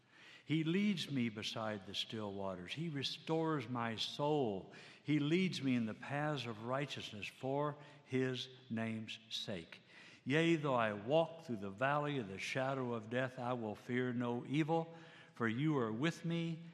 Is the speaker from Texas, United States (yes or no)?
yes; Texas, United States; I was born and raised in Texas. Thank you for not holding that against me.